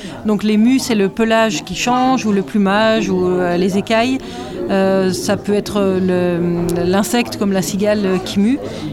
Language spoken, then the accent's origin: French; Die, Auvergne-Rhône-Alpes, France; je viens de la Drôme, dans une petite ville qui s'appelle Die, qui est un peu dans le même genre d'environnement très sauvage comme ici, mais plutôt façon Vercors et vignes et clairettes.